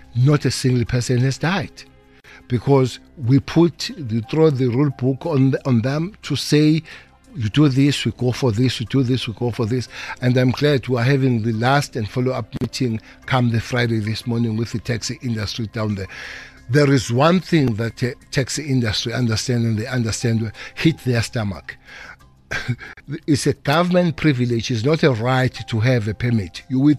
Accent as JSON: {"language": "English", "country": "South Africa", "said": "I'm a South African. I'm a South African."}